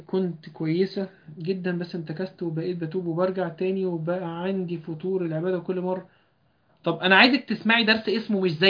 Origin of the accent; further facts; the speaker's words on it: Alexandria, Alexandria Governorate, Egypt; رغم ان انا اسكندرانية